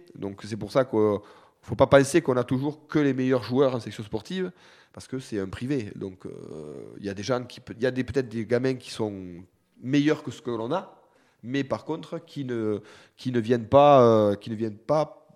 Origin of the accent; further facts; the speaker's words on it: France; Je suis français.